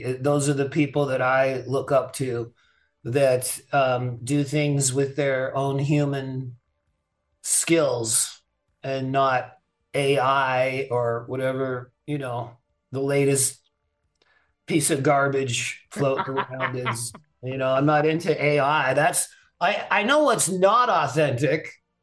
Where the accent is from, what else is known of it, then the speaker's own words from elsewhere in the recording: Freeport, Grand Bahama, Bahamas; But I was born in Freeport, Bahamas. My dad taught art at Mary Star of the Sea School in Freeport